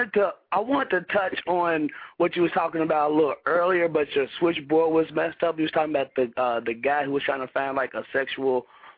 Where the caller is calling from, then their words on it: Atlanta, Georgia, United States; from Atlanta.